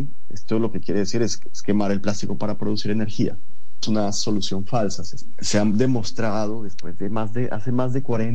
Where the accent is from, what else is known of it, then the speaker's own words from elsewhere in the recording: Colombia; Siendo colombiano, tengo datos de Colombia.